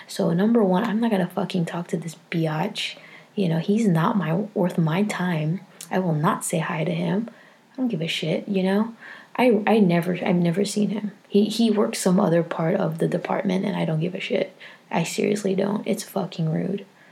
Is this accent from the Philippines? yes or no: yes; Philippines; And I even said, like, well, I'm Filipino and I'm Asian.